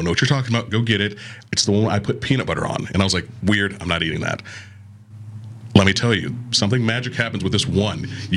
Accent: Orlando, Florida, United States; But growing up in Orlando, when the check came

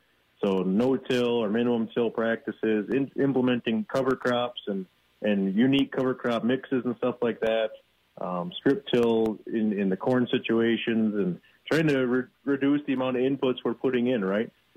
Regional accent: Bangor, Wisconsin, United States; So I grew up in Bangor, small town by La Crosse, and not on a farm, but around farming

